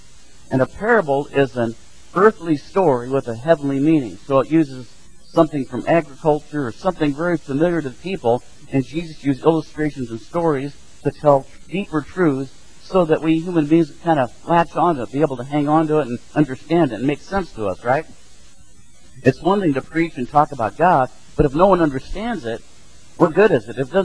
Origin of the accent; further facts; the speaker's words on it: Springfield, Illinois, United States; now in Ahwatukee, United States; I grew up in Springfield, Illinois, a town of about 100,000, so a medium-sized city, thank you very much.